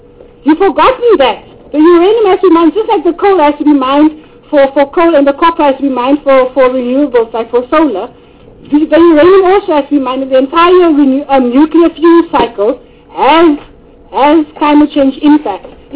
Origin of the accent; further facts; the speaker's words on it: Karoo, South Africa; And I'm coming from the Karoo.